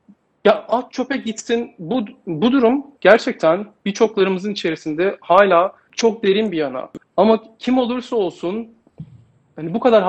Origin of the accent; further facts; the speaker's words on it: İzmir, Turkey; İzmir'de doğup büyüdüm. Fakat ailem Bingöl'den İzmir'e kaçmak zorunda kaldı. Göç etmek zorunda kaldı. Orada yaşadıkları bir olay yüzünden. Ailem Alevi ve Kürt